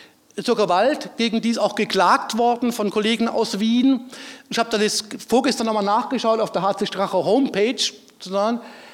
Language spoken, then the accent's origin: German; Rhineland-Palatinate, Germany; ich komme aus einem Pfälzer, ich komme aus der Nähe von Kaiserslautern, ein historisch berühmter Fußballclub.